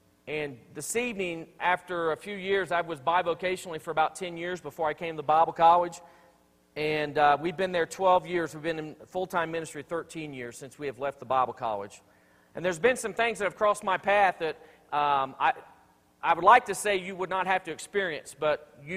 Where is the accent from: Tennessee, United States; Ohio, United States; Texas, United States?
Ohio, United States; Columbus; moved away as an adult; And I'm from Columbus, Ohio.